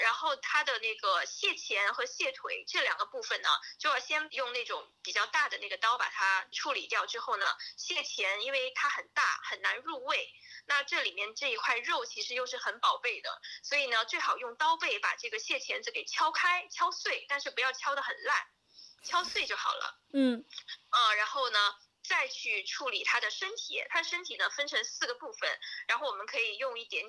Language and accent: Chinese; Hunan, China; 因为我是湖南人，然后湖南人那种辣就真的是辣到你头皮发麻。